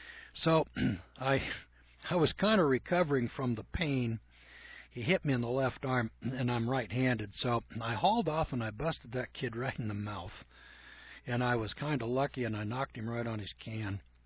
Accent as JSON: {"language": "English", "town": "Eureka", "region": "California", "country": "United States", "also_born_or_lived": "Arcata", "said": "there's another school there, Fortuna, Arcata, Eureka, and Ferndale were in the competition, and I was from Eureka, and so I beat those other three schools. When I transferred to Arcata"}